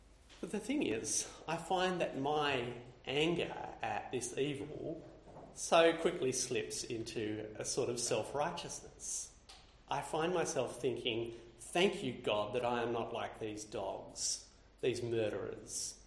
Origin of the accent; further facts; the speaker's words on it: Australia; born there; I was born in Australia, in a safe and stable part of the world, to Christian parents